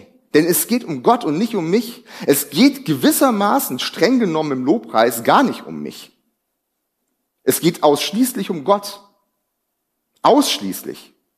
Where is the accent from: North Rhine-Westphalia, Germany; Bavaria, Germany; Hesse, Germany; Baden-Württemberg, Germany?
North Rhine-Westphalia, Germany; ich komme aus dem Ruhrgebiet.